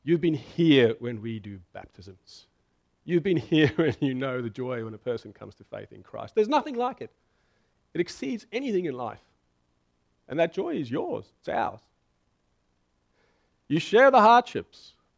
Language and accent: English; South Africa; moved away as an adult; now in Brisbane, Australia; When I was 18 years old, I was a migrant. I moved to Brisbane City and from South Africa, and I started out in uni